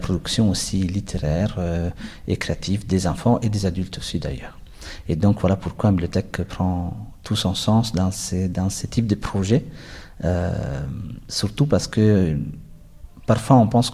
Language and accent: French; Italy; French is a second language; je suis italien. Et donc, je travaille ici en tant que bibliothécaire à la bibliothèque de Saint-Jos, à la bibliothèque publique de Saint-Jos-Tenaud.